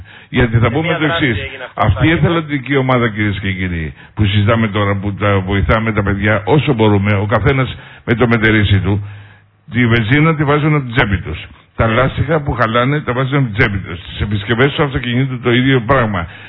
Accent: Livathos, Ionian Islands, Greece; γιατί είμαι από τη Λιβαθό.

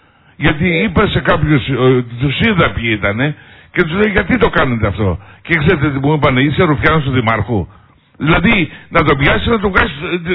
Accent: Ionian Islands, Greece; εγώ το νησί μου που το αγαπάω, θέλω να το βλέπω καθαρό

